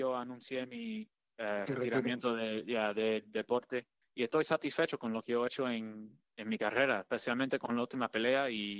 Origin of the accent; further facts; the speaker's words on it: Cuba; now in United States; como un cubano orgulloso.